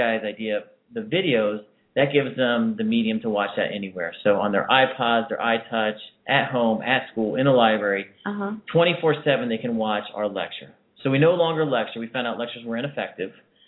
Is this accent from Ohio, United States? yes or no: yes; Dayton, Ohio, United States; also born or lived in North Carolina; I'm basically from Dayton, Ohio, and I wanted to be a teacher pretty much my whole life.